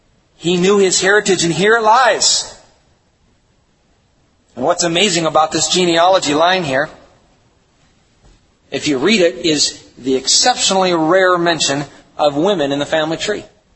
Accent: Wisconsin, United States; Now, we're from Wisconsin, we know barns.

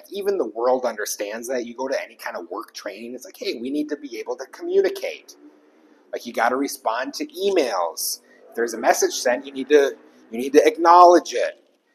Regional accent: United States; I know I'm an American. There's nothing I can do about that.

